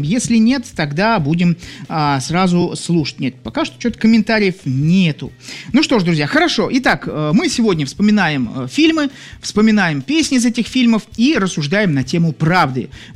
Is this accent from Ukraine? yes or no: no; Saint Petersburg, Russia; Я из Санкт-Петербурга.